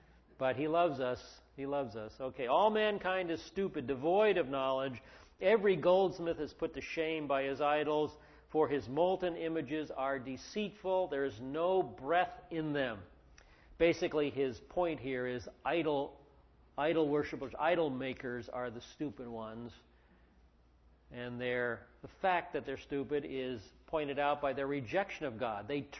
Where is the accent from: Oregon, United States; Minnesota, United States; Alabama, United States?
Oregon, United States; I come from the Northwest, and there's water in my blood. There's moss on my back. People in Oregon are called mossbacks.